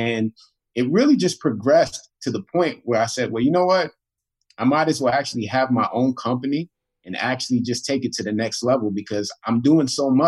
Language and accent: English; Queens, New York, United States; I grew up in Queens, New York, so for me, I saw a lot of different Queens musicians